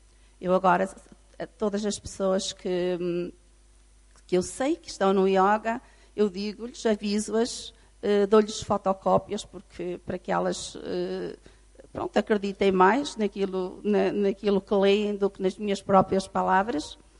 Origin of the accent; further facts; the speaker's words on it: Vila Real, Norte, Portugal; sou de Vila Real